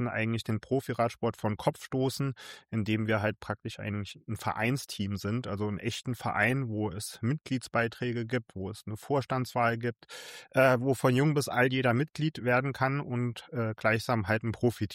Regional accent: Saarland, Germany; Und das halt als Saarländer in Flandern

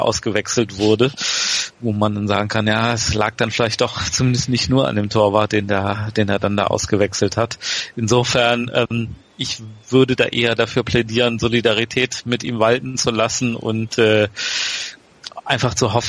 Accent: Bremen, Germany; als Bremer, der sagt, sowas geht gar nicht, denn ich weiß, auch in Bremen finde ich es zwar total scheiße

